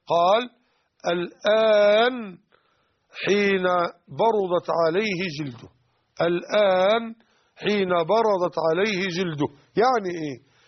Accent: Egypt; يعني الديناران 8.5 جرام. أي نعم، طبعا جرام الذهب النهاردة عندنا في مصر بحوالي 170 جنيه على وجه التقريب

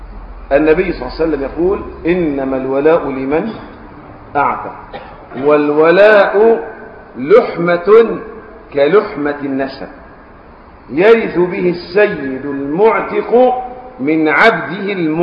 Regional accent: Egypt; طبعا احنا اعزكم الله اليومين دول الحر عندنا في مصر ايه شديد

